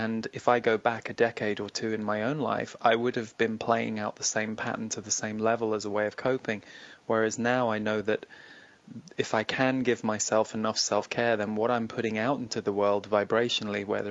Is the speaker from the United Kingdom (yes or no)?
yes; United Kingdom; being a Brit